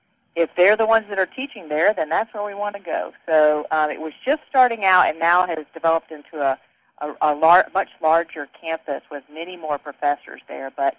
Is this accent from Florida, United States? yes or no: yes; West Palm Beach, Florida, United States; I grew up in South Florida, in West Palm Beach, Florida, and both of my parents were believers.